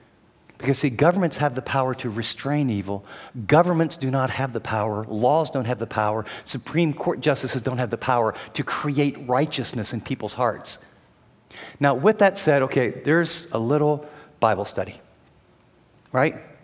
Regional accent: Ohio, United States; born there; except I was born in Ohio and he was born in Beijing.

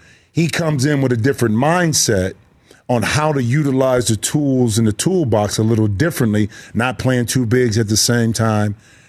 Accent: Ohio, United States; You know, I'm from Ohio, so I'd love to see what they're doing.

